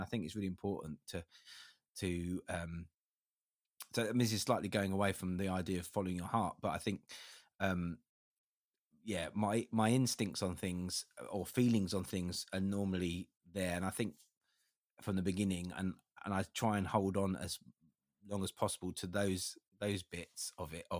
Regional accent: South East England, United Kingdom; My hometown, a bit like the first song, I live on the coast in Sussex, and it's incredibly windy here.

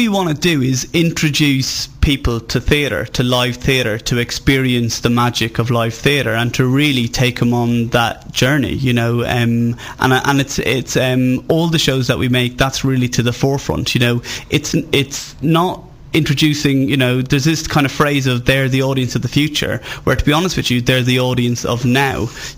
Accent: Ireland; accent: Irish; I'm from Ireland, I'm not just putting on the accent.

